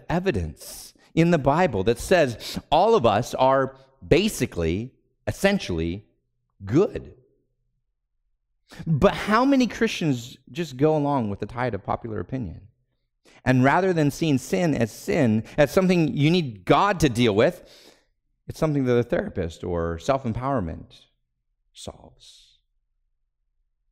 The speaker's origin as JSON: {"language": "English", "region": "California", "country": "United States", "said": "Now, I'm from California, and like all good Californians, I spent a good amount of my teenage and young adult years at the beach."}